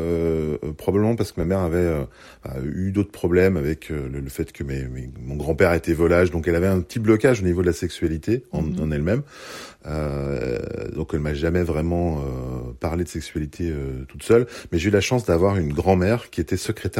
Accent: Chamonix, Auvergne-Rhône-Alpes, France; also born or lived in Belgium; je suis né en Belgique, hein, ma mère déménage parce qu'elle trouve un travail en France, à Chamonix, donc c'est 800 km de distance, quoi.

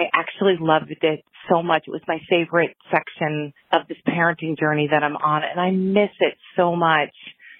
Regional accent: North Stonington, Connecticut, United States; I am from North Stonington, Connecticut, and I want to answer your question on why teens are awesome.

